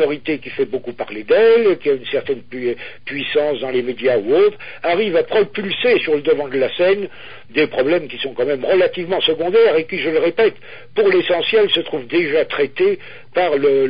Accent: France; on ne peut pas le décréter tout seul en tant que Français.

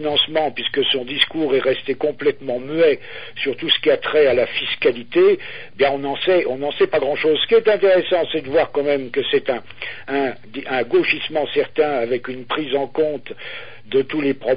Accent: France; on ne peut pas le décréter tout seul en tant que Français.

